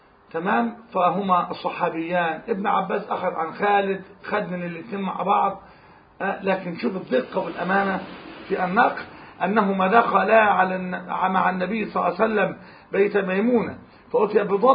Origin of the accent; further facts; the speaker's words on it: Sharqia Governorate, Egypt; كما نرى مثلا عندنا في الشرقية طقوس معينة في الأكل والكلام إلى آخره